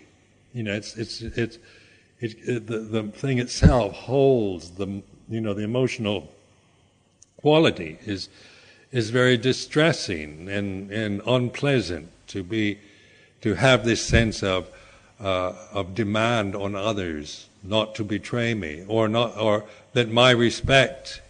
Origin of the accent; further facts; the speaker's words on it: United States; Being from an American background, the thing that I found was that you tend to think that the way you think is the way everybody else does.